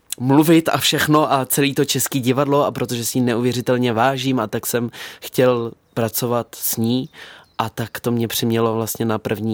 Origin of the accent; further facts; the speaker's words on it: Prague, Czechia; že jsem rodák z Prahy, narodil jsem se v Praze a vyrůstal jsem v Praze